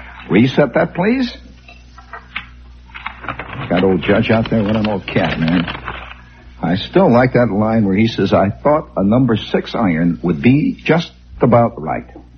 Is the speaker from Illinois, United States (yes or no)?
yes; Chicago, Illinois, United States; accent: Chicago; No, I better not use my Chicago accent. There's a lot of very sensitive people out there. And I myself, having festered for a while on the south side of Chicago, having stood at on Halston Street at high noon